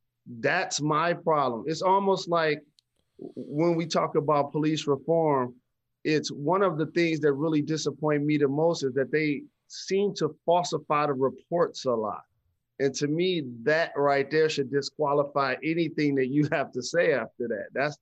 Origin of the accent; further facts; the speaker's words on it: Detroit, Michigan, United States; Like, I grew up playing basketball in Detroit public schools.